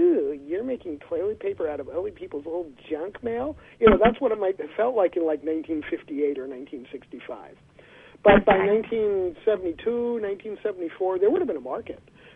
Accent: New York City, New York, United States; I grew up with this brand. I grew up in New York City, so this was a local brand.

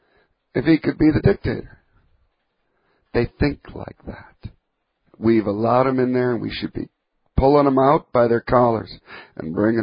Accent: Canada; I don't even have a right to vote. I'm Canadian.

